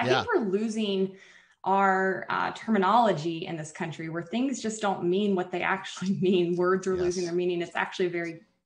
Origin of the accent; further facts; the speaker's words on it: Alabama, United States; Yeah, we always had guns in the house. I'm from Alabama. It would be weird if we didn't.